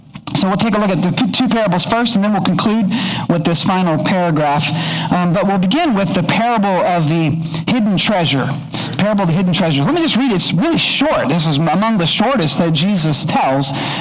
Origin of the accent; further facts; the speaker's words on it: Kentucky, United States; When I was a kid, I grew up in Kentucky, lots of cornfields